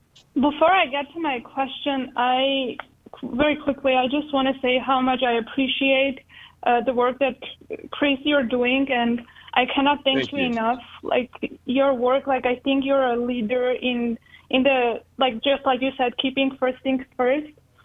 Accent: Armenia; I'm a recent convert to Catholicism, and I'm from Armenia originally. That's where I was born and raised. And my family, they're culturally Christian, and I used to belong to the Armenian Apostolic Church, which is an Oriental Orthodox Church.

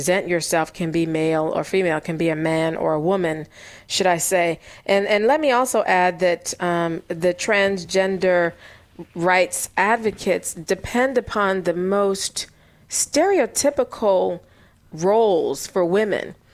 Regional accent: South Carolina, United States; who's a professor at the College of Charleston in Charleston, South Carolina, which is my home state.

